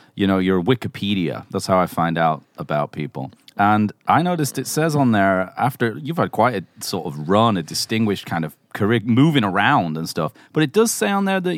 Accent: Manchester, North West England, United Kingdom; I'm from Manchester, but I'm from slightly south of Manchester. So I'm really, it's really close. It's like really close. To, it's like kind of, I mean, I identify as Mancunian, I suppose. Well, I mean, I'm from there.

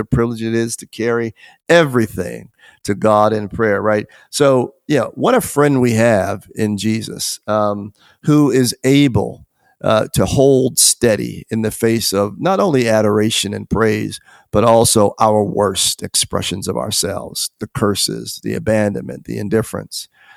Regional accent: United States; I'm an American citizen, formerly wore the uniform of the country, very proud of that.

